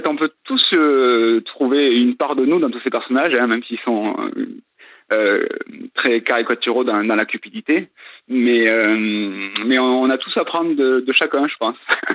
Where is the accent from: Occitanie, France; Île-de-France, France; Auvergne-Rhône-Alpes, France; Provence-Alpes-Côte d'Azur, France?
Occitanie, France; Pradines; j'ai vécu, je suis de Pradines, donc du coup forcément je suis un enfant de là-bas